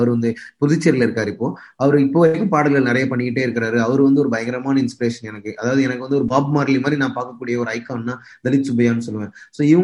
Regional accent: Arakkonam, Tamil Nadu, India; So நான் வந்து சின்ன வயசுல இருந்து வெறும் நாட்டுப்புற பாட்டு தான் கேட்டு வளர்ந்தேன். எங்க வீடு அரக்கோணம் வந்து ஒரு ரயில்வேவும் பிரிட்டிஷ் பீப்புளும் வாழ்ந்த ஒரு பகுதி.

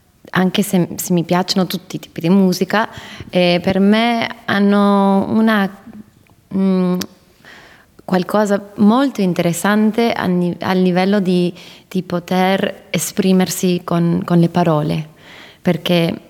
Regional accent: Sydney, New South Wales, Australia; per me, io sono cresciuta qui a Sydney cantando nel coro

